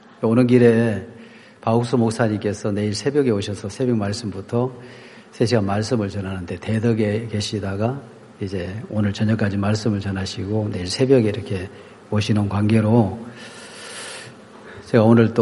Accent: Gangwon, South Korea; 저도 원래 강원도 사람이었는데 돌다 보니까 또 다시 여기로 왔습니다.

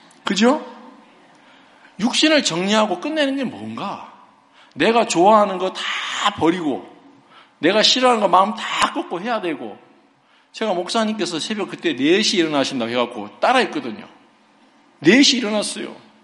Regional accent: Seoul, South Korea; 제 아내가 부산 출신이고 전 서울인데

